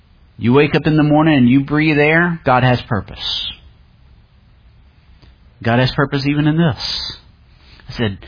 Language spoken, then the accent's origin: English; Louisiana, United States; I made gumbo because I'm a Cajun and that's what we do.